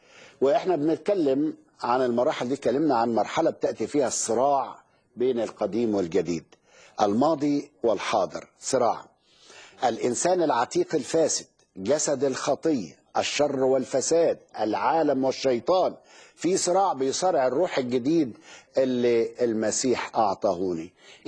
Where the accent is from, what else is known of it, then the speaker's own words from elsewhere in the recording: Egypt; وعندنا في مصر لا، ما عملوش حاجه